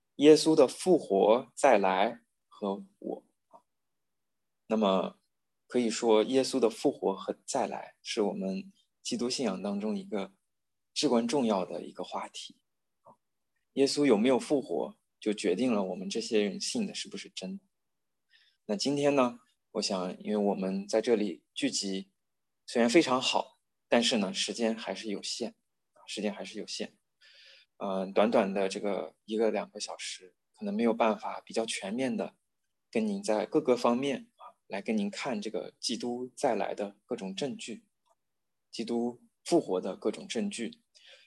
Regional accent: Urumqi, Xinjiang, China; born there; 我是生在乌鲁木齐了啊，那是这个新疆，可以说我是这个生在红旗下哈，长在这个红旗下的一代

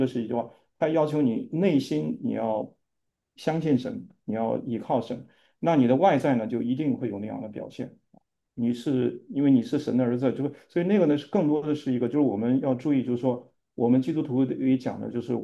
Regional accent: China; 当然就是说我们中国人讲，就是说好像近朱者赤，近墨者黑

